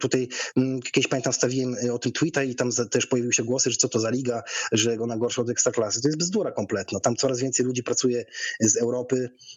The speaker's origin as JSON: {"language": "Polish", "region": "Warmian-Masurian Voivodeship", "country": "Poland", "moved": "yes", "said": "bo ja jestem z małego miasta w Polsce, z Mazur, gdzie właściwie nic nie ma."}